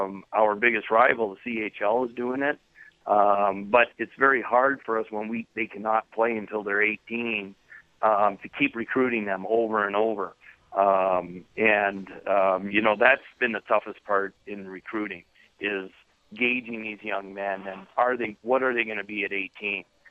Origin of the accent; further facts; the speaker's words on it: Canada; I cried too as a Canadian living in Montreal.